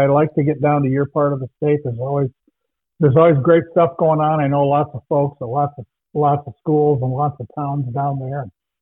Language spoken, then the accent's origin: English; Iowa, United States; moved away as an adult; also born or lived in Arizona; now in Minneapolis, United States; I grew up in Iowa, in northwest Iowa, in a little town. Worked at three newspapers in Iowa, Des Moines, Ottumwa, Cedar Rapids.